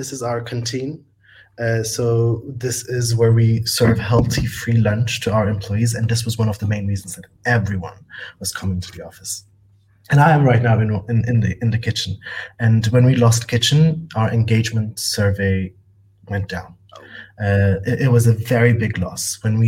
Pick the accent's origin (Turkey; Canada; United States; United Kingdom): Turkey; Istanbul; English is a second language; now in Berlin, Germany; Okay. Born and raised in Istanbul, moved to Berlin 8 years ago.